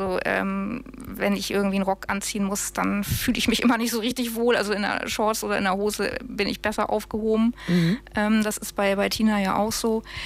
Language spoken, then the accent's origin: German; Hamburg, Germany; now in Schleswig-Holstein, Germany; Ich bin ja Hamburgerin, bin in Hamburg geboren, auch in Hamburg aufgewachsen. Ich wohne jetzt zwar auch in Schleswig-Holstein, aber ja, Hamburg ist meine Heimatstadt.